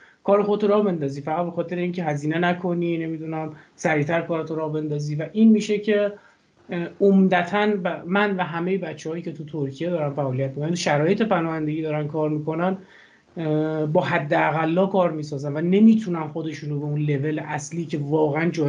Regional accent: Iran; ببین من ایرانی هم، شما ایرانی، ما با درد به دنیا اومدیم

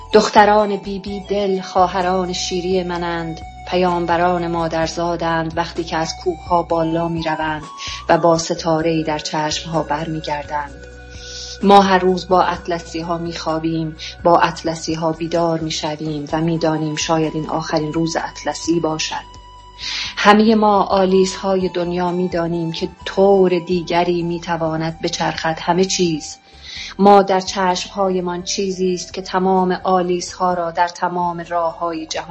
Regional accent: Lorestan, Iran; born there; من هم در لرستان بر حسب یک اتفاق به دنیا آمدم

